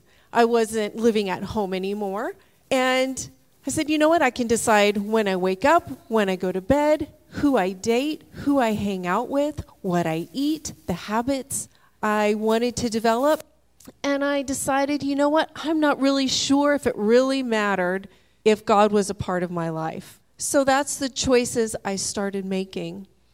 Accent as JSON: {"language": "English", "region": "Florida", "country": "United States", "tie": "born or raised there", "said": "But for myself, I was born and raised in Florida."}